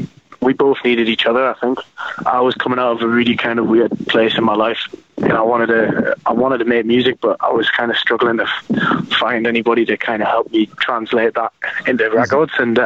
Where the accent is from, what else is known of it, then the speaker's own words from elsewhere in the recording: North East England, United Kingdom; the TV show Jersey Shore got replicated on this side of the Atlantic from my hometown, and it was called Geordie Shore.